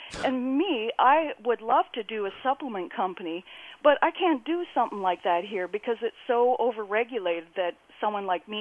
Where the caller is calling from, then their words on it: Victoria, British Columbia, Canada; also born or lived in California; Hi, I'm calling from Victoria, B.C., and I used to live in California, and I'm moving back next year.